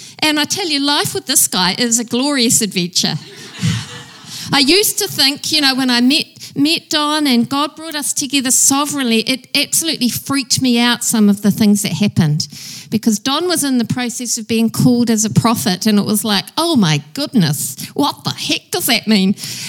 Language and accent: English; Waikato, New Zealand; I grew up in the Waikato, as Don said, we met at Otago University, and I was down there doing a nutrition degree.